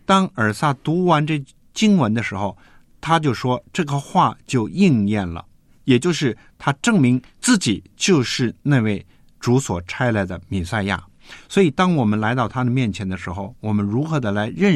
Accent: China; 特别是我们中国人很爱吃、会吃。那我们中国人是用筷子

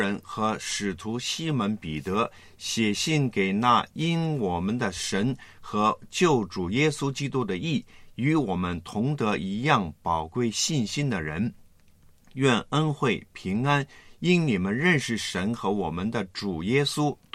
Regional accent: China; 作为一个中国人、

